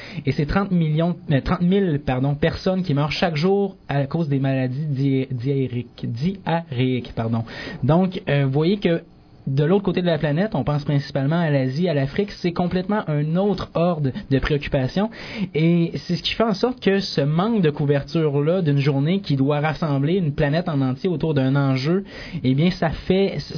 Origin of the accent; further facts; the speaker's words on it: Quebec, Canada; C'est les problèmes qui nous touchent en tant que Québécois quand on parle d'eau.